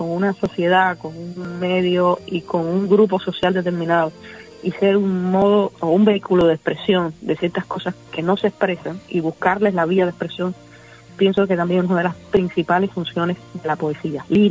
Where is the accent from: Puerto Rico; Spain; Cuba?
Cuba; social vigente en la Cuba actual, un poco herida por las circunstancias de gran diferendo político que hay en mi país